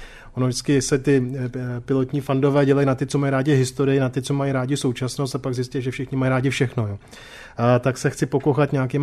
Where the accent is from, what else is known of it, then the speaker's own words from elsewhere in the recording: Prague, Czechia; já jsem vyrůstal v Praze v jednom činžáku